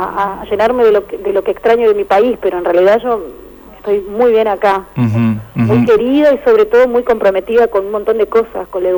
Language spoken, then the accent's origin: Spanish; Norte Grande, Chile; now in Paraná, Argentina; Vengo del norte